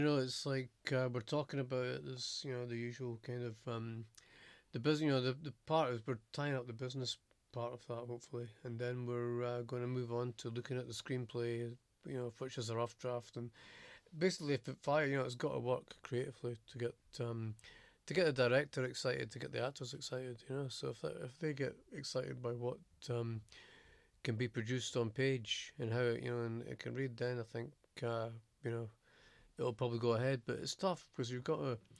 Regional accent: Scotland, United Kingdom; obviously being Scottish, you know, I'd have to say Scotland because you just, you know, you've got a love for where you come from

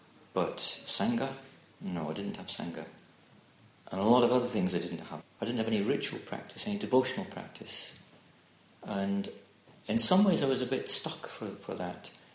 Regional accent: Dundee, Scotland, United Kingdom; also born or lived in Aberdeen; Still in my second hometown. I was born in Aberdeen but then moved to Dundee.

